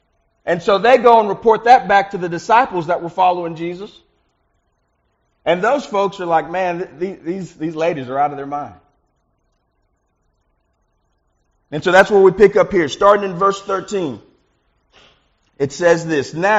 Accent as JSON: {"language": "English", "town": "Dallas-Fort Worth", "region": "Texas", "country": "United States", "tie": "born or raised there", "said": "growing up in Dallas-Fort Worth, you know, we would journey around small towns in Louisiana, and it was a very different place to me"}